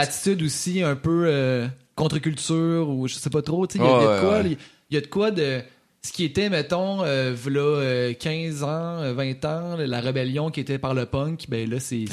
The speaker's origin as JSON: {"language": "French", "town": "Sainte-Foy", "region": "Quebec", "country": "Canada", "said": "Je viens de Sainte-Foy, man."}